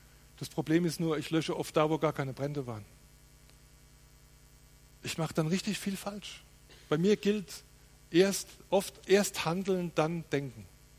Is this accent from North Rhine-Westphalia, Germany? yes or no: no; Rhineland-Palatinate, Germany; ich bin von meiner Natur als Pfälzer alles andere als ein Charismatiker.